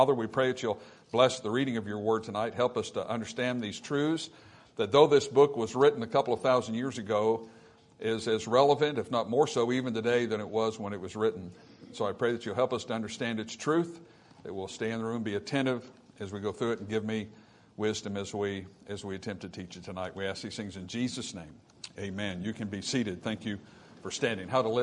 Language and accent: English; United States; As an American, it breaks my heart to see where our country is